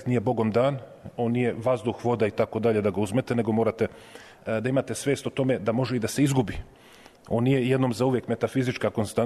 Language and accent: Serbian; Bosnia & Herzegovina; also born or lived in Zemun; Sam rođen u Zemunu, a rastao u Bosni.